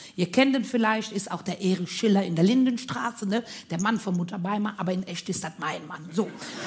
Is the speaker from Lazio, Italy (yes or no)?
yes; Rome, Lazio, Italy; now in Germany; Da bin ich sofort zu Hause in meine Heimat, in Rom, ja? Wir kriegten nämlich als Kinder, wir kriegten kein Pausengeld wie die Kinder hier in Deutschland